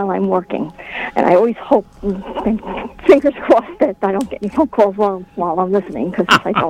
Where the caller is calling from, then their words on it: Pearl River, New York, United States; I'm calling from Pearl River.